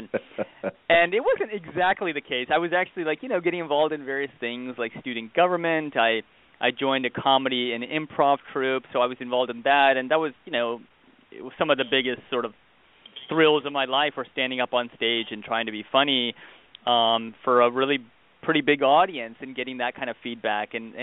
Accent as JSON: {"language": "English", "region": "Texas", "country": "United States", "tie": "born or raised there", "also_born_or_lived": "India", "said": "I grew up mostly in Texas, but with a couple stints back and forth to India as well."}